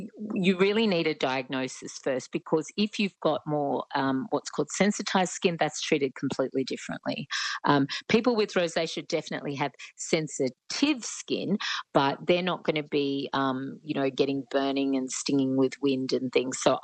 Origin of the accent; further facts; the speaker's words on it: New South Wales, Australia; I'm actually from the Central Coast, so I know that well.